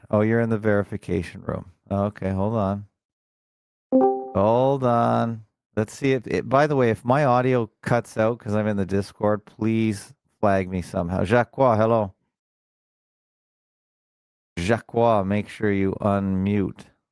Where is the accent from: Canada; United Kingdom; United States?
Canada; It's probably more interesting to me because I'm Canadian and they do the Canadian angle.